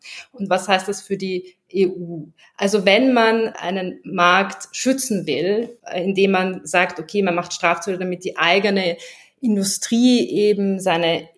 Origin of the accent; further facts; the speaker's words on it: Austria; ich komme aus Österreich